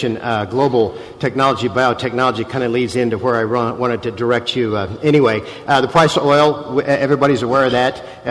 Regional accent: Kansas, United States; All right, Nebraska. I'm from Kansas.

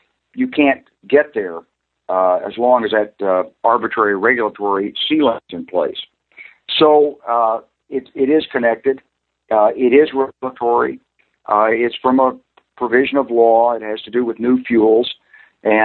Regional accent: Arkansas, United States; I was just dealing with a group of investors in my home state of Arkansas the other day

